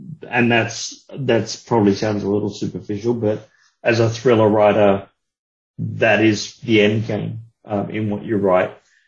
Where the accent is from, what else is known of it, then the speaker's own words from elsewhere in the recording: Australia; being of Australian origin, Jeff started asking me a few questions about The Summerton Man.